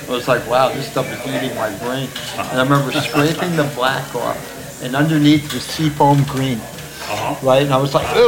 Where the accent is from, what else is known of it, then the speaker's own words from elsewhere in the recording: Kearny, New Jersey, United States; A guy around the corner from where I grew up in Kearney, New Jersey.